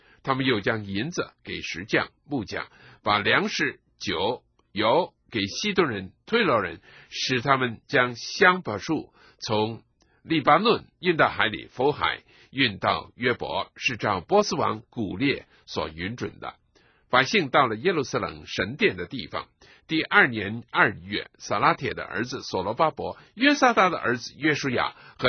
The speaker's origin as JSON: {"language": "Chinese", "country": "China"}